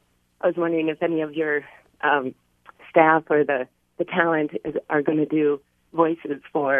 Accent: Minnesota, United States; now in Oakland, United States; Hi. First of all, I want to say that I grew up in Minnesota.

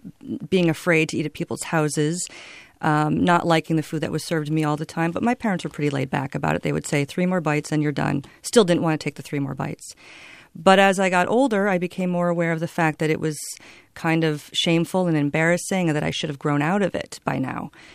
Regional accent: Midwest, United States; I grew up in the Midwest. I thought I would be seen as sort of provincial and, you know, not worldly, even though we met while living in England.

